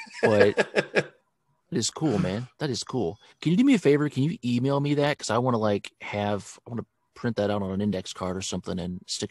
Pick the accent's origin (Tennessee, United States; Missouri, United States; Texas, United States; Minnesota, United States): Missouri, United States; St. Louis; I'm up from St. Louis. I'm near sea level, man.